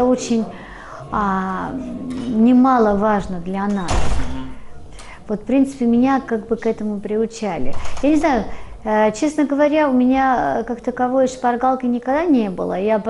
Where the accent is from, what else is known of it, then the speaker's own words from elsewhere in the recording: Georgia; now in Russia; потому что я сама грузинка, я воспитана вот именно вот с такой широкой вот такой вот душой и сердцем.